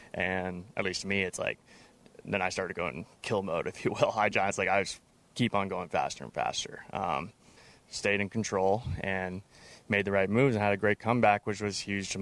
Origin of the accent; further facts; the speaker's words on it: Newport Beach, California, United States; Yeah, so I grew up in Newport Beach, California, just south of Los Angeles at Newport Yacht Club.